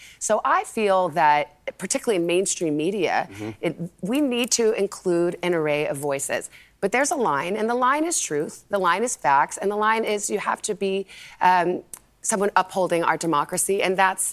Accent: Tucson, Arizona, United States; I started in Butte, Montana. I grew up in Tucson, Arizona. I had never lived away from home.

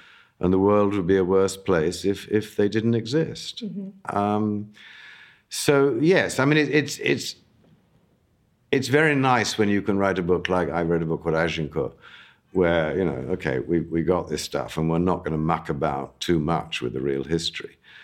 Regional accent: England, United Kingdom; I grew up in England. I was educated rather well in England.

